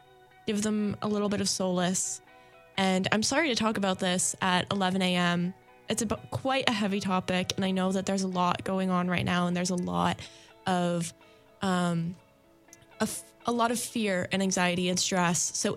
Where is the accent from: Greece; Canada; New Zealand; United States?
Canada; Even though we are Canadian, that doesn't mean that it doesn't affect us.